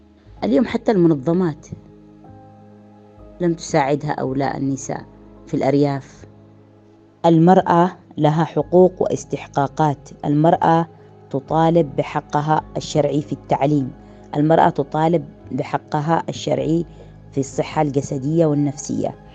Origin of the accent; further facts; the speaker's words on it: Taiz, Taiz Governorate, Yemen; الجرائم اللي عندنا في تعز كثير من الجرائم نشاهدها